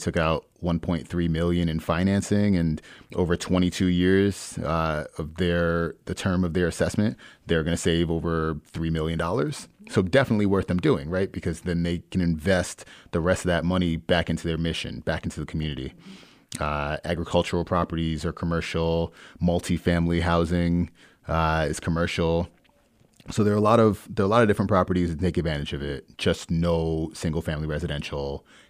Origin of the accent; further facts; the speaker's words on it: New York, United States; now in Michigan, United States; I'm from New York, and I've sort of bounced around a lot and ended up in Michigan.